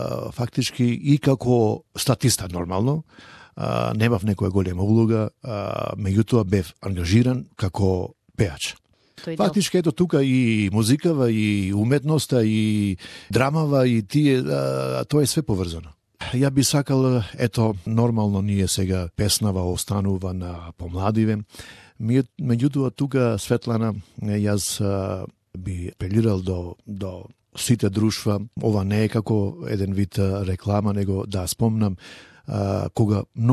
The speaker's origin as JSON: {"language": "Macedonian", "town": "Ohrid", "region": "Southwestern", "country": "North Macedonia", "tie": "born or raised there", "lives_now": "Australia", "said": "од моето родно место Охрид"}